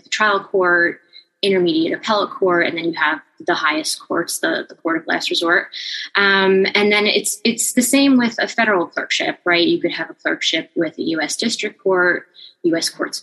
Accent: New Jersey, United States; I am also from New Jersey and had attended Rutgers, which, you know, that connection is very much there.

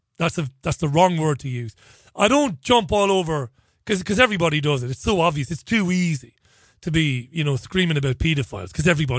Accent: Waterford, Munster, Ireland; I grew up in Waterford.

